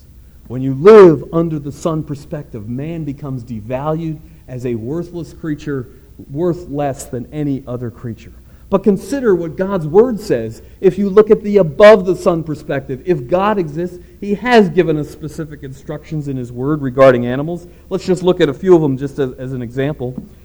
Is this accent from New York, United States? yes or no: no; Princeton, New Jersey, United States; Just outside my hometown of Princeton, New Jersey, is a medical research lab